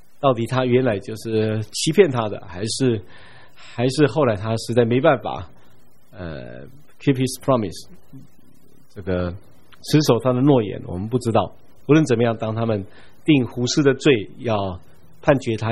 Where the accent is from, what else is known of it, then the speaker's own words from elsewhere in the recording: Taiwan; 我不知道我们台湾人有没有人名字叫做鹅的